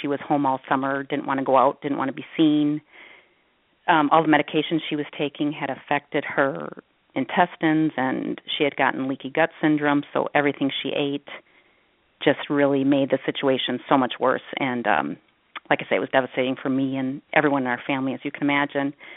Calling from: Minnesota, United States; I'm calling from Minnesota.

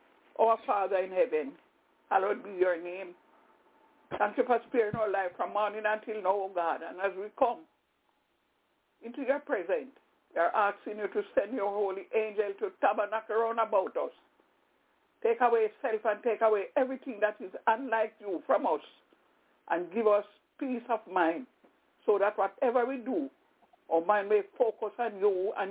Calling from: Albany, New York, United States; I'm calling from New York, Albany, New York.

